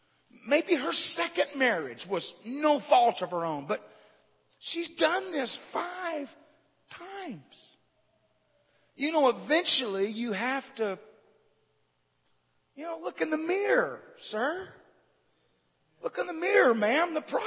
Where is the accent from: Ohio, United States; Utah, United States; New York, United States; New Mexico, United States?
Ohio, United States; Corwin; I grew up just outside of Waynesville, Ohio.